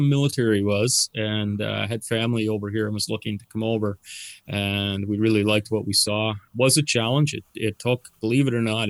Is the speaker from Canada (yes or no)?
yes; Dartmouth, Nova Scotia, Canada; now in Cape Breton, Canada; I'm not originally from here. I'm from Dartmouth, actually. My wife, who has family ties and family roots here in Cape Breton, we decided it was a lifestyle move for us to come down here.